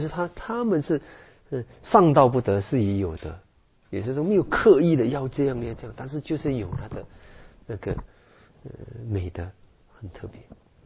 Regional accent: Malaysia; 其实有些时候那个飞机的路程就好像我们从马来西亚过来

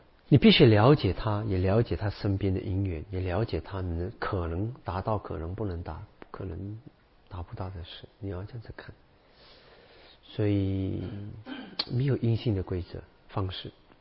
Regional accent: Malacca, Malaysia; 我请了一个缅甸禅师到马六甲，到我们的家乡

